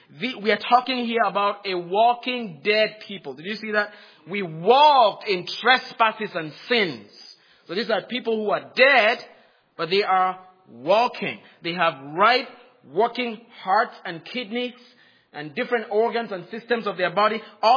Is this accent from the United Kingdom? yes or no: no; Cameroon; I remember listening to the news from my home country, Cameroon, during when 9/11 happened